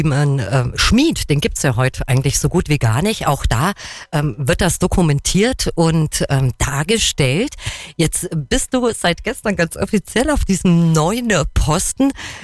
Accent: Kempten, Bavaria, Germany; born there; Ich bin ja gebürtige Kemptnerin, also eine gebürtige Allgäuerin

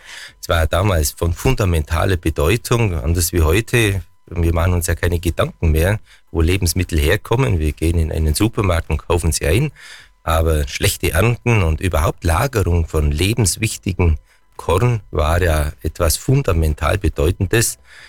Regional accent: Bavaria, Germany; das Getreide hat man ja bis zum Zweiten Weltkrieg oder vielleicht auch noch kurz danach bei uns im Allgäu auch angebaut

